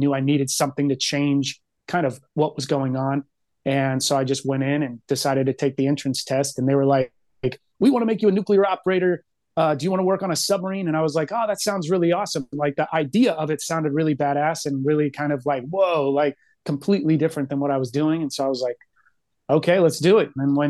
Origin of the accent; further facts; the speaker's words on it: Dallas, Texas, United States; so I'm from Texas originally, Dallas.